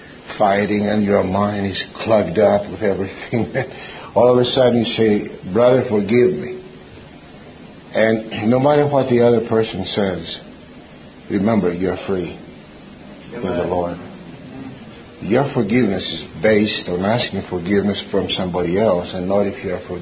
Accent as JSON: {"language": "English", "town": "Athens", "region": "Attica", "country": "Greece", "tie": "born or raised there", "said": "I was born in Athens, only about 10 minutes or 5 minutes walking distance from Mars Hill. Mars Hill was my playground."}